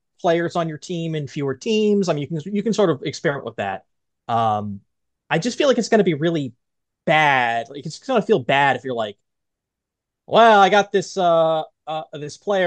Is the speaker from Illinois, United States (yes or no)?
no; Long Island, New York, United States; But I'm from New York, Long Island.